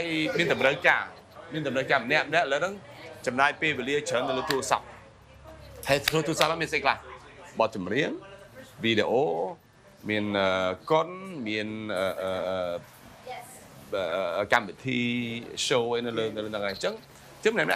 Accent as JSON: {"language": "Khmer", "country": "France", "tie": "born or raised there", "also_born_or_lived": "Svay, Cambodia", "moved": "as an adult", "lives_now": "Cambodia", "said": "ពីជំនាន់ពីឆ្នាំ1971ហើយ1975ហ្នឹងមកដល់ពតហ្នឹងខ្ញុំទៅស្រុកប្រាំងពួកគ្រួសារខ្ញុំទៅទៅស្រុកស្រុកប្រាំងហើយខ្ញុំធំនៅស្រុកប្រាំងឯងបានពេលបានខ្ញុំត្រឡប់មកនៅស្រុកខ្មែរវិញ25ឆ្នាំមុន27ឆ្នាំមុនឆ្នាំ1993"}